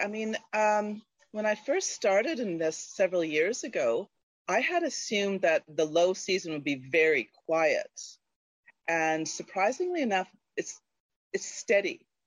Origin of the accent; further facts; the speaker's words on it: Canada; I'm Canadian.